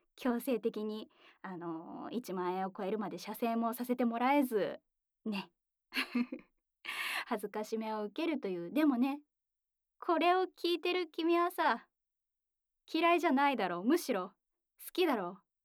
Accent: Kyoto, Japan; 深海生まれ京都育ち、声優として活動させていただいております

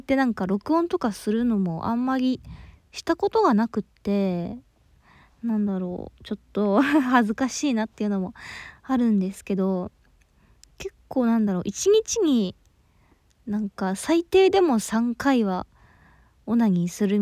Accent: Kansai, Japan; はい、で出身地は関西の方ですね。

